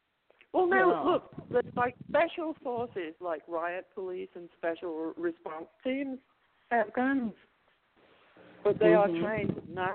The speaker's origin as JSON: {"language": "English", "country": "United Kingdom", "said": "I come from the United Kingdom."}